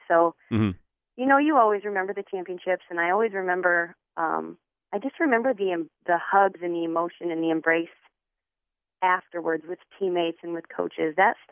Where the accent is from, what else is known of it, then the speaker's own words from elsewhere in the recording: Lansing, Michigan, United States; There's a reason that I was born and raised in the Lansing area. I've lived here my whole life, and I haven't left.